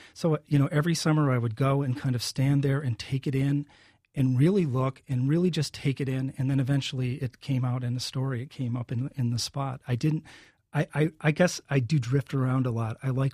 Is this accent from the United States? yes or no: yes; Michigan, United States; Well, and that story used a lot of my growing up in Michigan and a lot of sort of material from my real life.